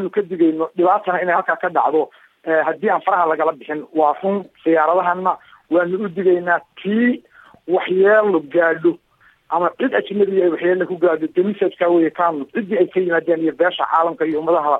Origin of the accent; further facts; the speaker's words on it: Xudun, Sool, Somalia; awaa dhulkii aan ku koray magaalada Xudun agagaarkeeda ay degan yihiin